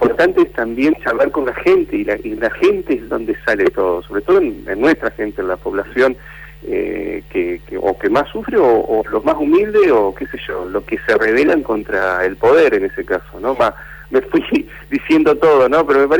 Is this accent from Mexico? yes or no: no; Argentina